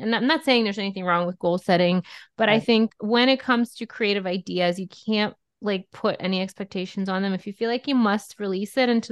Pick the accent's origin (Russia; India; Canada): Russia; English is a second language; now in United States; So I grew up in Russia. And when I moved to America, that became like a really big outlet for me.